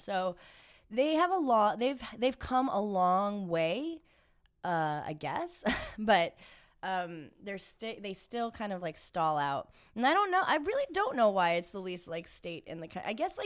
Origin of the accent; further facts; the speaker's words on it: New Jersey, United States; That's where I'm from. I'm from northern New Jersey.